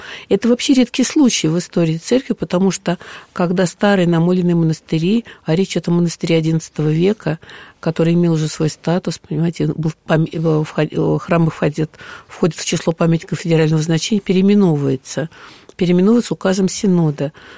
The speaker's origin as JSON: {"language": "Russian", "region": "Moscow", "country": "Russia", "said": "я москвичка, приехала"}